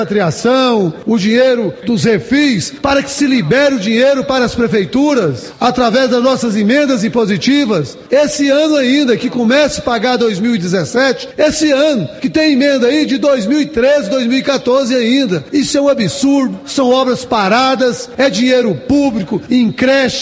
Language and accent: Portuguese; Tocantins, Brazil; ao ministro do planejamento tocantinense, lá do meu estado